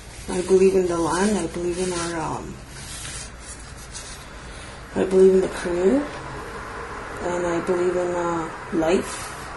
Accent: Winnipeg, Manitoba, Canada; I grew up here in Winnipeg, and I went home in 91. And then from 91 to 2002, I came back to the city.

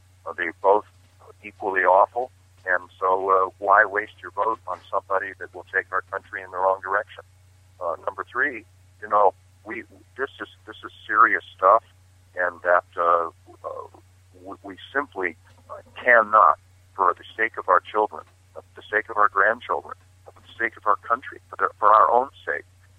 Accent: California, United States; My home state is California.

